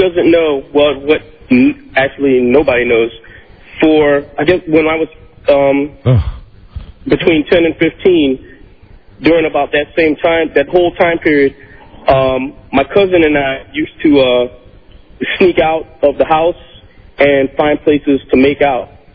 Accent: Baltimore, Maryland, United States; Baltimore.

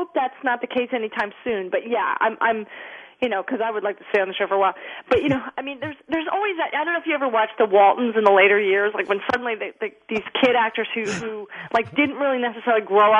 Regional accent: Philadelphia, Pennsylvania, United States; I gotta tell you I'm from Philadelphia, so I loved Invincible, and that was the Eagles that I knew

